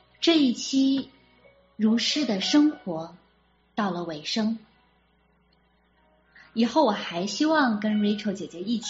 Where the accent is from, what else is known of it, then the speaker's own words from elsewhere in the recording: Guilin, Guangxi, China; 其实呢，我个人来讲，我还是蛮喜欢雨天的，因为其中一个很重要的原因是我的家乡桂林就是一个雨水很多的城市。